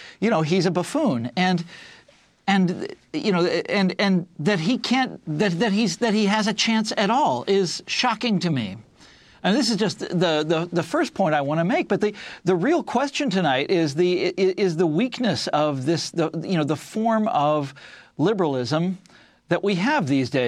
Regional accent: Kansas, United States; he won my home state of Kansas.

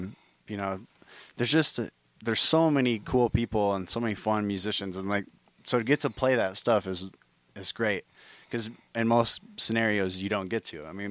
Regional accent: Illinois, United States; I'm from Illinois, and so I got to see those guys play and hear him play a lot.

